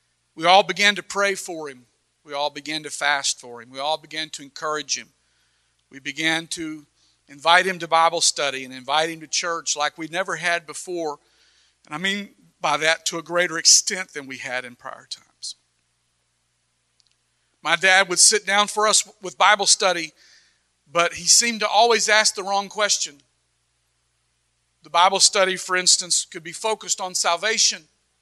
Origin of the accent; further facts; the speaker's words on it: the South, United States; even though I wasn't from the East, I was from the South, but it rhymed.